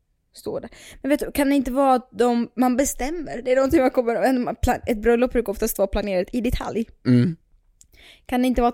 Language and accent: Swedish; Russia; att jag är ryss och aldrig varit på ett gaybröllop